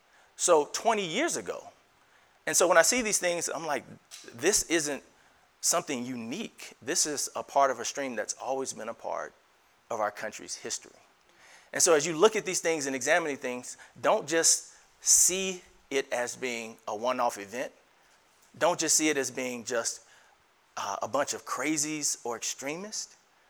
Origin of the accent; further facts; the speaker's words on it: Birmingham, Alabama, United States; I grew up in Birmingham, Alabama. My parents grew up in a segregated Birmingham.